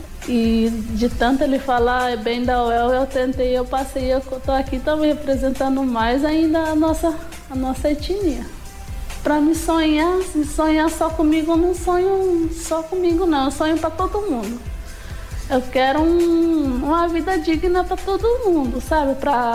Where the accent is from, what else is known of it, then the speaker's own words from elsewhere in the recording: Guaíra, Paraná, Brazil; also born or lived in Mato Grosso do Sul; Nasci em Mato Grosso do Sul, na aldeia Porto Lindo. Morei lá até os 3 anos de idade. Depois eu vim para Guaíra retomar a nossa aldeia, que antes já era nossa.